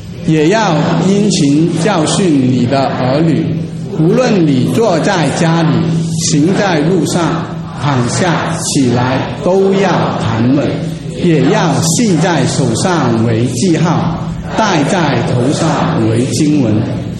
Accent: Guangdong, China; 但是我是广东人，

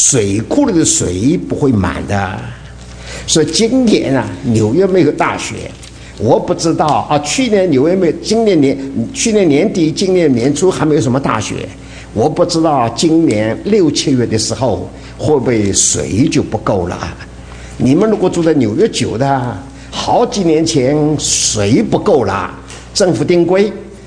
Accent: Taiwan; 我们从台湾来不下雪的，

